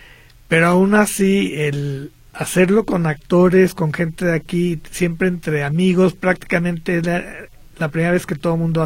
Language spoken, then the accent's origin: Spanish; Guadalajara, Jalisco, Mexico; Sí, soy de aquí, de Guadalajara.